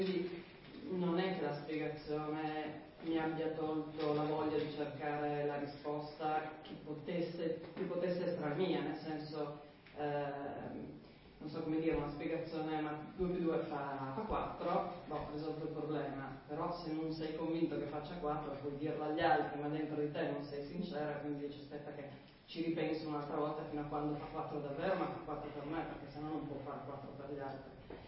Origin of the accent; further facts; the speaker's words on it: Druento, Piedmont, Italy; born there; io sono nata a Druento, quindi ho vissuto tutti i parroci che sono andati a Druento.